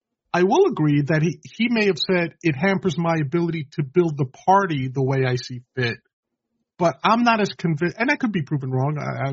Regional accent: New York, United States; Hey, man, I'm from New York. I can quote Seinfeld in my sleep.

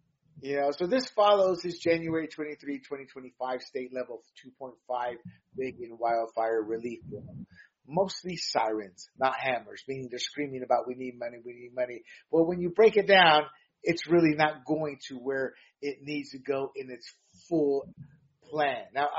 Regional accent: Panama; And I'm a Latino, born and raised in Panama, half Puerto Rican.

